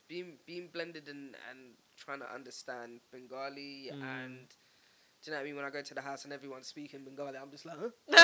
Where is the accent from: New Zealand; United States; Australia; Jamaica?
Jamaica; And I'm Jamaican.